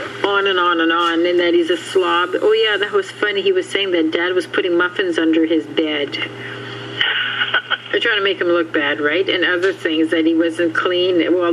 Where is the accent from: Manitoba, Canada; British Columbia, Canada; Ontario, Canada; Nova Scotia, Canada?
Manitoba, Canada; moved away; No, because I moved out from Manitoba back in 1972, so I've been away from Manitoba a long time.